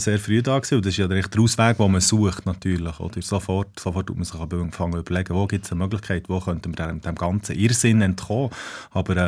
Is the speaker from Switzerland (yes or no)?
yes; Switzerland; wir sind eben aus der Schweiz